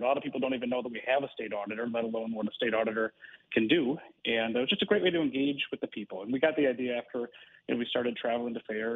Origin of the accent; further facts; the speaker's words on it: Plymouth, Minnesota, United States; now in Maple Grove, United States; I was born and raised, or not born, but I was raised in Plymouth, Minnesota, and you know, really a western suburban guy, but travel all around.